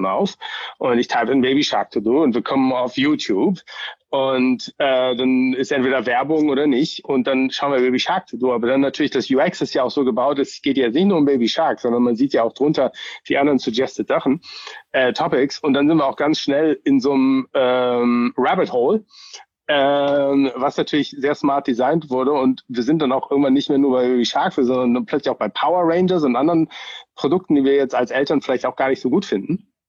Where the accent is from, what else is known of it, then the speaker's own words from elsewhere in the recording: Germany; now in United States; ich bin ja schon auch ein bisschen als Deutscher groß geworden mit einem Kassettenrekorder und Benjamin Blümchen und Bibi Blocksberg und Hallo Spencer und so. Dann auch als Vater hier in Amerika war das schwierig für mich